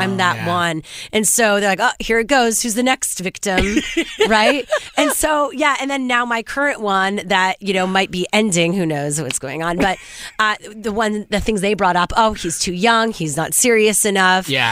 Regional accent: Montreal, Quebec, Canada; It was all my friends were in town from Montreal, from my hometown, and they were all staying over

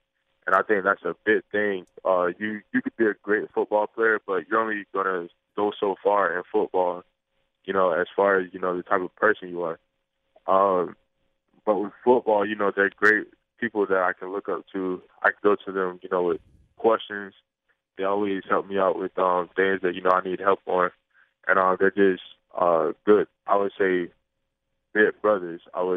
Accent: Riviera Beach, Florida, United States; Yeah, I guess just from, where I'm from Rivera Beach.

